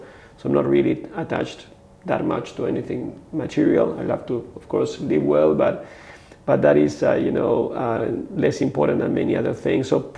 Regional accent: Argentina; I grew up in a in Argentina in a very wealthy family, driven by my father's family business, which was very successful.

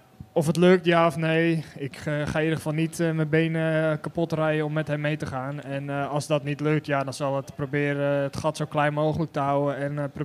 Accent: Netherlands; Het is voor mij 45 minuten rijden vanaf huis.

